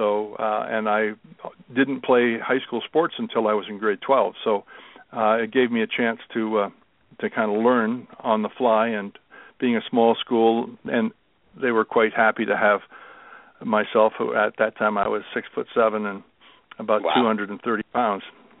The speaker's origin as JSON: {"language": "English", "region": "Vermont", "country": "United States", "moved": "as an adult", "lives_now": "Winnipeg, Canada", "said": "Well, I live in Winnipeg, Manitoba, Canada, and I'm an expat because I'm originally from Vermont."}